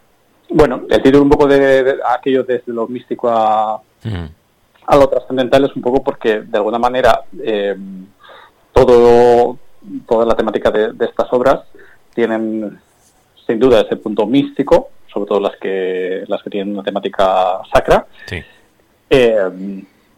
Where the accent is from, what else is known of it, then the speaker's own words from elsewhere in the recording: Miranda de Ebro, Castile and León, Spain; Yo soy de Miranda de Ebro y empecé allí, pero bueno, luego ya pues pronto tuve que irme a los conservatorios de Vitoria, de San Sebastián.